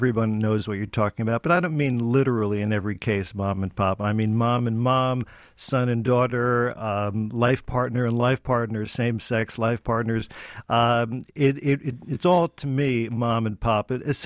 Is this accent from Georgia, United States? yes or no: no; Perth Amboy, New Jersey, United States; Well, I grew up in Perth Amboy, New Jersey, which is across the Raritan Bay from Staten Island, New York, so just less than an hour outside of Manhattan.